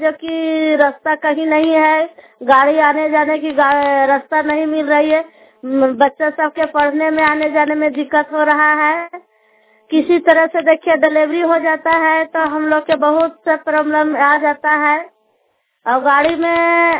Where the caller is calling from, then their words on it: Muktama, India; हम ग्राम मुक्तमा से बोल रहे हैं